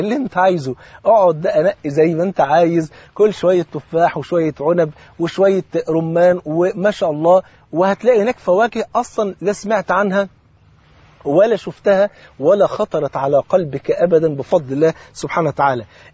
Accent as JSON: {"language": "Arabic", "country": "Egypt", "said": "وطبعا أنت عارفين الفول عندنا في مصر فرض عين"}